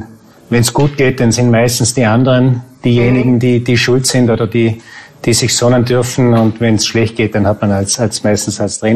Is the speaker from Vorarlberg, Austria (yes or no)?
yes; Gargellen, Vorarlberg, Austria; Ich komme aus Vorarlberg, Gargellen. Das ist ein Ort auf 1500 Meter Seehöhe.